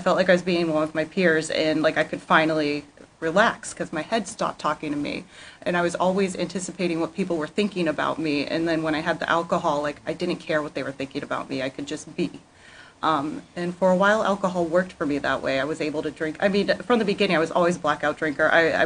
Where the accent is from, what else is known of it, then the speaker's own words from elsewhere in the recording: Las Vegas, Nevada, United States; I was born and raised in Vegas and it was the first meeting I went